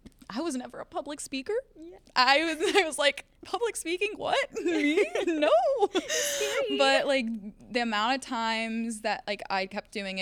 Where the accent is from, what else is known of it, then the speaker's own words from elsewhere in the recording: Pittsburgh, Pennsylvania, United States; Obviously, coming down to Florida, I'm from Pittsburgh, Pennsylvania, so me coming here was definitely a big step.